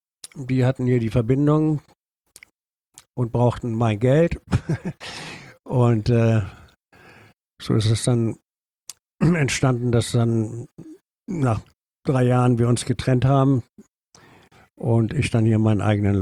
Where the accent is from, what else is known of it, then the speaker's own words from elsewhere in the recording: Dresden, Saxony, Germany; born there; ich bin 1947 in Dresden zur Welt gekommen. Mein Vater ist Dresdner, die Familie väterlicherseits sind Urdresdner. Irgendwann auch mal zugewandert, aber schon lange in Dresden.